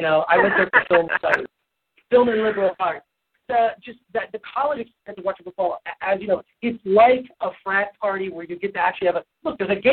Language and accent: English; Detroit, Michigan, United States; because it's a regional thing, growing up in Detroit and growing up in Michigan, I do root for Michigan